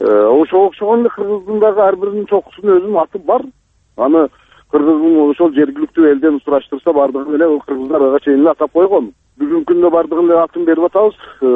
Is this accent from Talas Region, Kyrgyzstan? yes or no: no; Chong-Alay, Osh Region, Kyrgyzstan; Эми мисалы мына мен ошол Чоң Алайдан болом да.